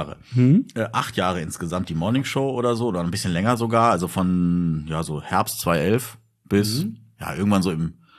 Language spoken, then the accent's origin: German; Celle, Lower Saxony, Germany; born there; now in Ruhr area, Germany; In Niedersachsen.